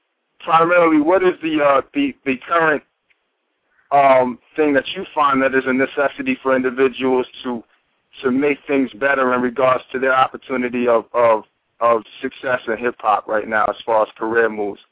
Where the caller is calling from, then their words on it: New York, United States; Yo, I'm calling from Harlem. … I'm an artist out of New York.